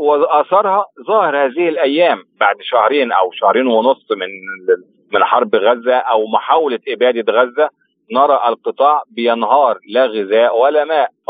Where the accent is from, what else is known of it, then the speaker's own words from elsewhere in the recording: Egypt; إن إحنا كمصريين نقدر أو مراكز بحثية في مصر نقدر نساهم